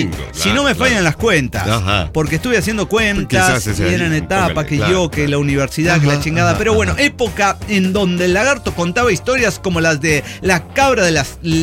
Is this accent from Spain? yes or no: no; Chaco, Argentina; yo soy del Chaco, en el norte de Argentina, y ahí llueve cada muerte de obispo.